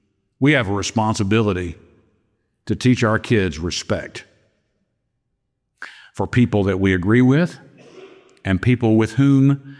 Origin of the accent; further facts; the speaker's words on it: Balcomville, Louisiana, United States; I grew up in Balcomville, Louisiana. It's not really on the map, but it's out there. It was inside a ring levee just outside West Monroe.